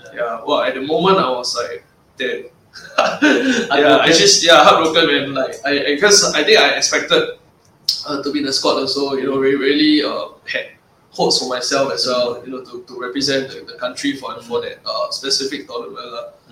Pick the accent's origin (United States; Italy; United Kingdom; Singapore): Singapore; all Singaporean.